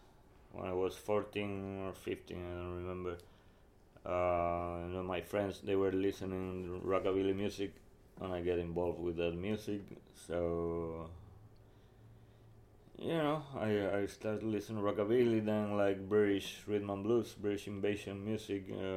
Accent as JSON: {"language": "English", "region": "southern Spain", "country": "Spain", "said": "Well, I'm kind of from the Delta of a different river than the Mississippi one. I come from the south of Spain."}